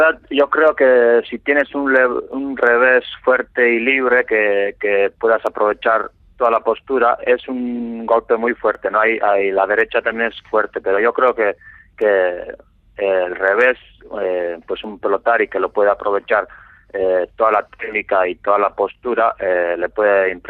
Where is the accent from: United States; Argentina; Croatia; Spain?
Spain; Basque Country; el resto somos de allí, ¿no? Del País Vasco.